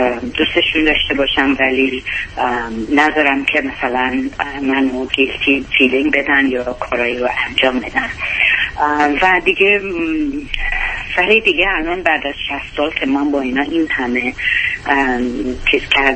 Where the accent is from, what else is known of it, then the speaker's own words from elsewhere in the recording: Iran; also born or lived in England; now in Texas, United States; من از سال 70 از ایران اومدم و سال 80 اومدم آمریکا. از ایران اومدم رفتم انگلیس بعد اومدم آمریکا.